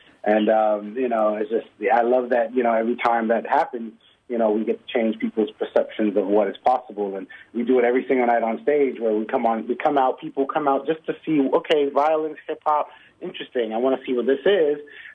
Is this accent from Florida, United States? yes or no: yes; Miami, Florida, United States; I mean, we're from Miami, so we'd go to South Beach when we were younger and try to find ways to get gigs.